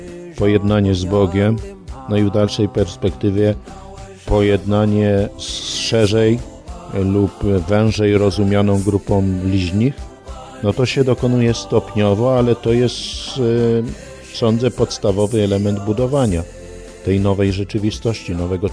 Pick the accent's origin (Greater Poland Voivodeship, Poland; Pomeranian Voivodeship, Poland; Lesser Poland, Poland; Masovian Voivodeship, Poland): Greater Poland Voivodeship, Poland; Ostrzeszów; born there; Natomiast jeżeli chodzi tutaj konkretnie o Ostrzeszów, no to jest konkretnie miejsce, miasteczko, w którym się urodziłem, a pochodzę niedaleko stąd. Jest mój dom rodzinny